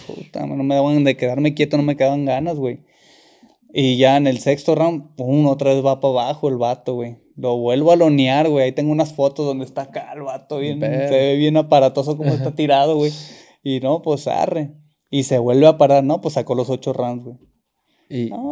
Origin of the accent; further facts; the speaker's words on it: Mexico; Ya te la sabes, como todo mexicano, güey.